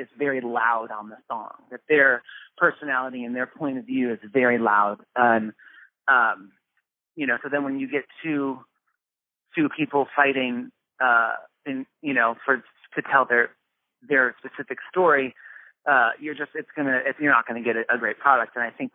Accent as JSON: {"language": "English", "region": "Illinois", "country": "United States", "said": "I'm from Illinois. I can say that."}